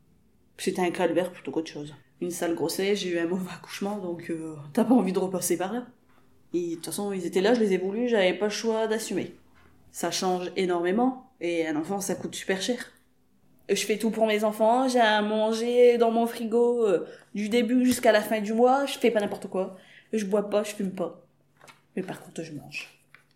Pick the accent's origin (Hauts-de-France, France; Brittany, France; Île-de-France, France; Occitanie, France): Hauts-de-France, France; Liévin; j'ai 28 ans, je viens de Liévin. J'ai tout le temps habité dans le quartier du Vandevize, c'est le nom de la cité en fait. J'ai jamais habité ailleurs, j'ai tout le temps grandi ici.